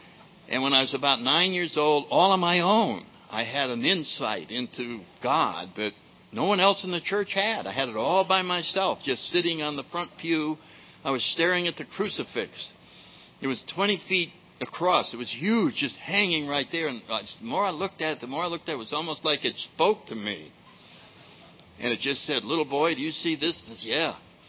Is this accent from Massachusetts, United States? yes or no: no; New Haven, Connecticut, United States; And so when I grew up in New Haven, Connecticut, and I went to a little prep school there.